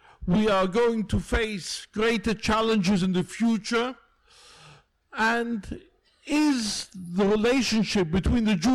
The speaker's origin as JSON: {"language": "English", "town": "Westminster", "region": "London", "country": "United Kingdom", "tie": "born there", "said": "I live in England. I was actually born in Westminster, despite my accent."}